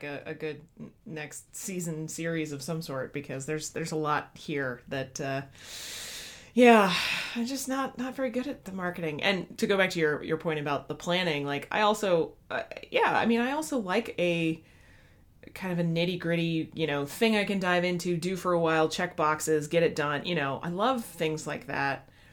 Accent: Midwest, United States; it's also a, again, like a pushiness that as a Midwesterner, especially, I'm just not super comfortable with.

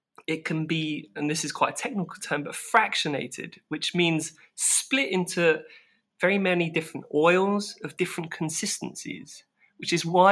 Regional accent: London, United Kingdom; also born or lived in Edinburgh / Northern Europe; I grew up in London

